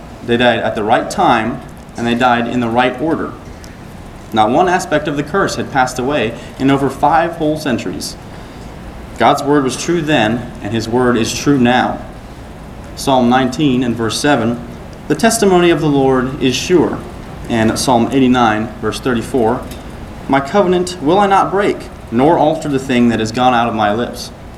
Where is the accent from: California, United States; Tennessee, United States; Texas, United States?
Tennessee, United States; Nashville; I'm from Nashville, Tennessee.